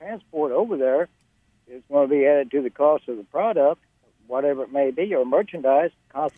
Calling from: Mobile, Alabama, United States; Listen, I'm calling from Mobile, but once or twice a week, I cross that bridge.

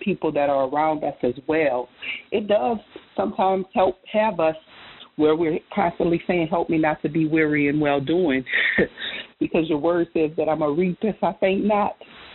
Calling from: Bronx, New York, United States; I'm calling from the Bronx.

